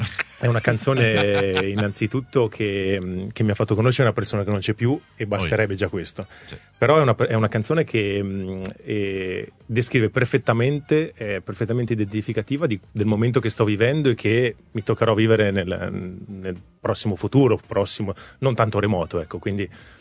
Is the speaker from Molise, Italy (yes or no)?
no; Trentino-Alto Adige, Italy; Allora sì, conosco tanti trentini così, io non sono un trentino così, senza ombra di dubbio. Come non lo è Alessandra, mia moglie, insomma, ci piace girare, vedere nuovi posti.